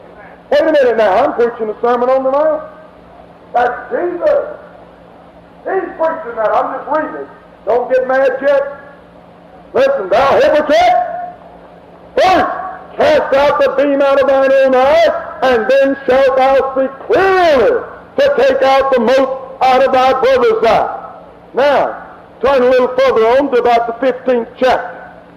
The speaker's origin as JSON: {"language": "English", "country": "United States", "said": "I'm speaking now as an American that loves my children."}